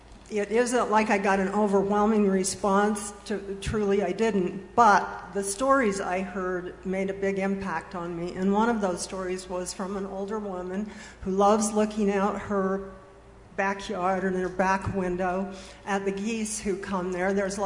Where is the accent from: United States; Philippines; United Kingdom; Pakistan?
United States; Ogden, Utah; now in Huntsville, United States; I live in Huntsville. I'm from Ogden, which is in Ogden Valley.